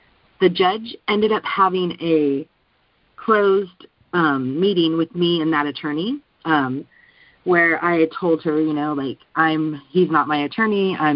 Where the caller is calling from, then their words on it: California, United States; Hi, I'm calling from California.